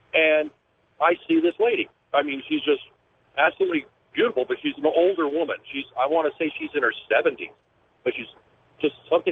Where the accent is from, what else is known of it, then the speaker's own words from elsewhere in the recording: Santa Clara, California, United States; Well, I was walking where we grew up in Santa Clara, just outside of San Jose.